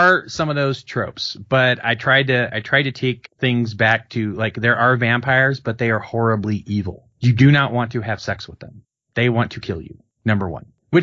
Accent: Chicago, Illinois, United States; She's from Chicago. I'm from Chicago. I'm Irish Catholic, though I've gotten over it.

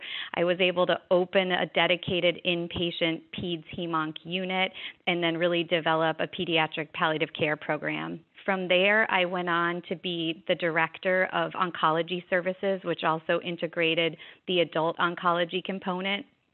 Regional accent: Chicago, Illinois, United States; also born or lived in South Florida; So I grew up in Illinois, in Chicago, in fact.

